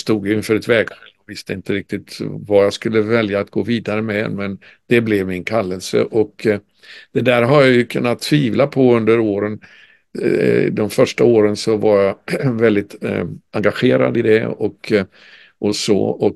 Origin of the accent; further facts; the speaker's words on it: Sweden; Jag är ju född och uppvuxen i Sverige och har sett med smärta den här utvecklingen som har varit med vårt land.